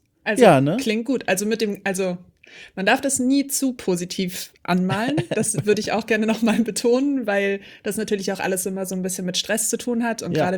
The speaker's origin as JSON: {"language": "German", "region": "Hamburg", "country": "Germany", "said": "Weil ich bin ja Hamburgerin und die meisten Menschen, die mich hier in Hamburg kennen, kennen mich nicht aus dem Internet wahrscheinlich, sondern weil sie irgendwie mit mir aufgewachsen sind"}